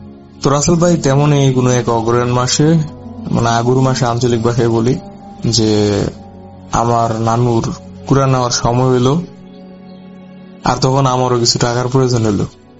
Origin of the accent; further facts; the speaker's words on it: Comilla, Chittagong Division, Bangladesh; now in Narayanganj, Bangladesh; তখন মূলত আমরা কুমিল্লাতে থাকতাম, বলতে পারেন আমার শৈশব কৈশোর কুমিল্লাতেই কাটছে। আমি কুমিল্লার কোন একটা গ্রামে তখন বসবাস করতাম বা আমার বাড়ি